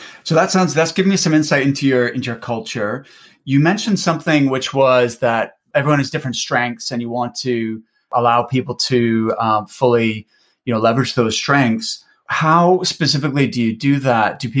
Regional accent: Canada; now in United Kingdom; I'm actually Canadian

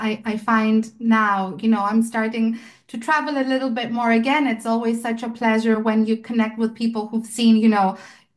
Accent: Greece; Originally, I'm from Greece.

